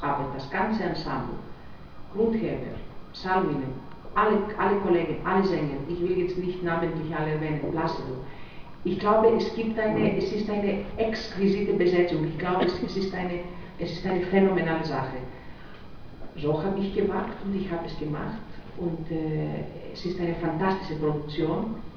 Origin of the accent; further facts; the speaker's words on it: Greece; German is a second language; Aber ich verstehe sehr gut Deutsch und ich bin Griechin natürlich. Aber ich spreche Deutsch, ich denke Deutsch